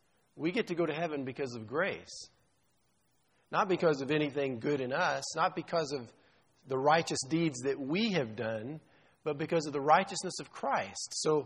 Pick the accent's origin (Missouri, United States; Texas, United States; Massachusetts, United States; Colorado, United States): Texas, United States; I grew up in South Texas.